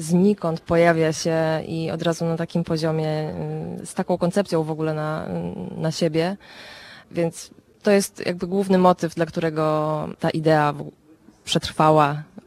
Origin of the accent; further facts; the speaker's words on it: Wrocław, Lower Silesian Voivodeship, Poland; ponieważ jestem z Wrocławia, marzyło mi się, żeby zrobić to we Wrocławiu